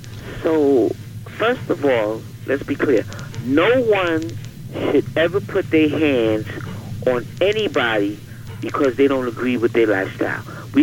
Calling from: Manhattan, New York, United States; from Manhattan.

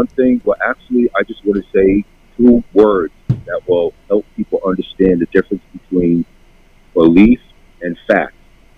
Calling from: Queens, New York, United States; from the most diverse borough of Queens.

